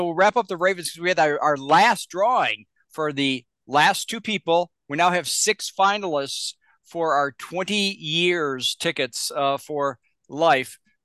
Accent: Ohio, United States; I'm born and bred in Ohio

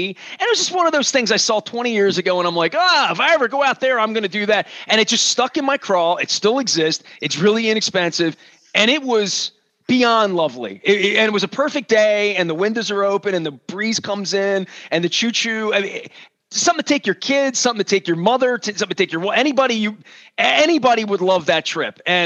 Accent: Baltimore, Maryland, United States; I'm the guy from Baltimore that's making my debut at 53 here, right?

